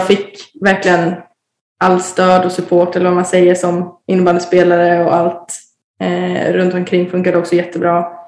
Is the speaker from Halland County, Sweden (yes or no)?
yes; Varberg, Halland County, Sweden; jag ville närmare till familjen och närmare hem där jag kommer ifrån. Så. Så att det var väl ändå Varberg som lockade mest hela tiden.